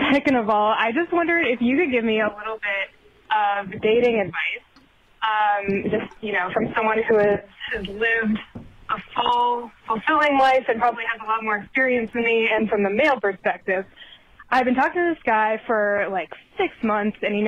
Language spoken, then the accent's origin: English; Boston, Massachusetts, United States; I'm from Boston.